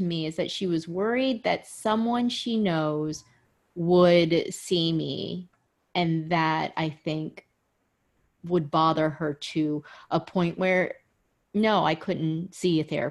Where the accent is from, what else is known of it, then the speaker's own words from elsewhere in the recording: Jacksonville, Florida, United States; born there; I was born in Jacksonville, Florida. Mm-hmm. I'm Filipino.